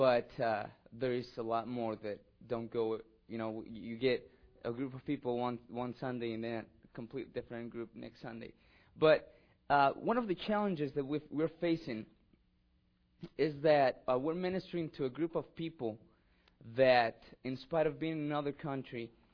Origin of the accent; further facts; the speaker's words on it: Mexico City, Mexico; moved away as an adult; now in St. Louis, United States; I come from Mexico City. I came here 4.5 years ago for college. I went to medical school in Mexico for a year